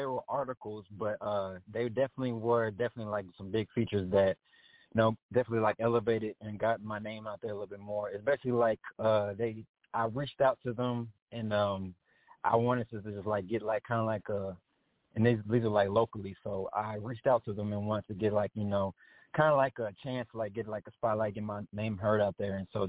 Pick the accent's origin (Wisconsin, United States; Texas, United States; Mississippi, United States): Texas, United States; Dallas; What it was like just growing up in Dallas, I mean, it's just like it was a lot of, I guess, like culture, as in musically